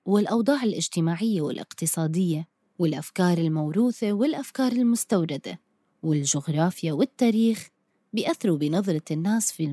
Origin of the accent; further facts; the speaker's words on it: Jordan; accent: Jordanian; اعذروني لهجتي الأردنية على قدي.